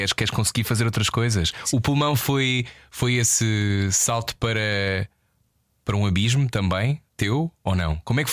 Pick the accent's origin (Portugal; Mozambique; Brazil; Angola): Portugal; Não, eles ficam assim: is that really a Portuguese accent? E eu, sim.